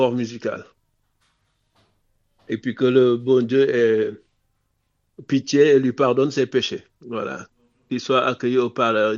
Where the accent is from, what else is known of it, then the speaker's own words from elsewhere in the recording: Senegal; Dignement, mais montrer que nous sommes des Sénégalais, hein, fiers d'être Sénégalais.